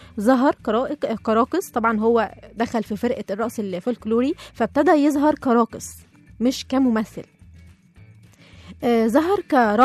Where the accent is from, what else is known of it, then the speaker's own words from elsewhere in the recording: Egypt; فكانت اقرب لينا احنا كده كمصريين عنها كواحده اجنبيه